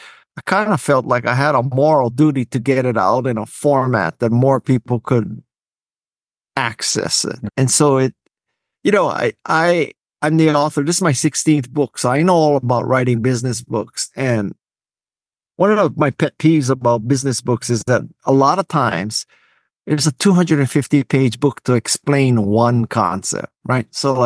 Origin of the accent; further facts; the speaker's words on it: Honolulu, Hawaii, United States; I grew up in Honolulu, Hawaii, in a place called Kalihi Valley, which is a lower middle income. It's kind of tough part of Hawaii.